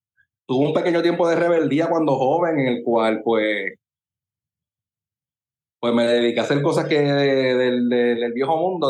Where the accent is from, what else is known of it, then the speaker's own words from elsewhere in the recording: Carolina, Puerto Rico; also born or lived in Santurce / Trujillo Alto; Y yo viví primero en Trujillo Alto, y después la mayoría de mi vida, podría decir, fue aquí en Carolina, en Metrópolis.